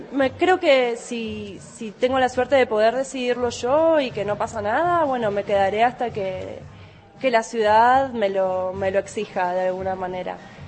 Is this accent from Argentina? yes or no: yes; Villa Ballester, Buenos Aires Province, Argentina; que es el barrio donde yo nací y me crié y todo, tiene una estación bastante decadente también.